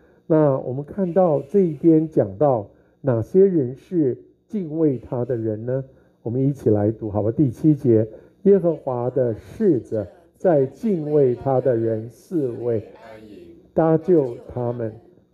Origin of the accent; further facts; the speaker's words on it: Taiwan; 那我想我来自台湾